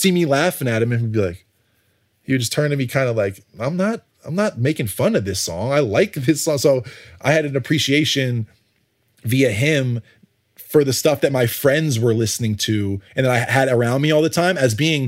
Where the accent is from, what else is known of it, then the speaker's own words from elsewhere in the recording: Connecticut, United States; And I grew up in Connecticut, so I was seamless. I was regionless, as far as there was no music coming. There still isn't any music coming from where I grew up. New York was the closest thing I had.